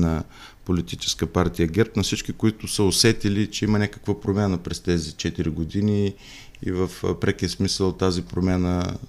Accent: Dimitrovgrad, Haskovo Province, Bulgaria; опитвах се да правя всичко възможно да подобря по всякакъв начин условията и качеството на живот в Димитровград

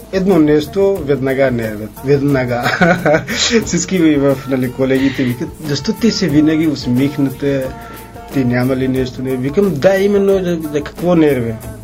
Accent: northern India, India; Bulgarian is a second language; Аз съм от Северна Индия, близо до Дели, някъде 2000 км.

